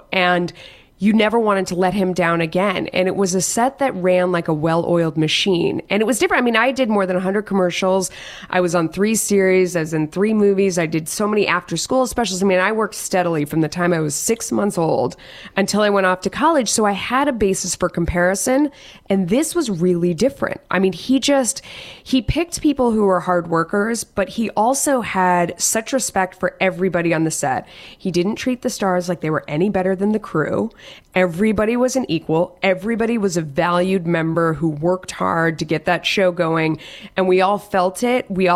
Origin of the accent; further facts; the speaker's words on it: California, United States; I grew up in Southern California.